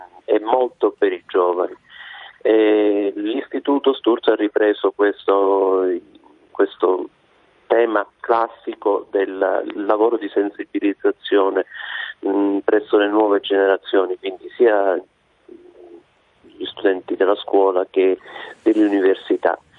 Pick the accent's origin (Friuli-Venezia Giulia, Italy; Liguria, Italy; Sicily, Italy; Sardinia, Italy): Sicily, Italy; Palermo; Io sono palermitano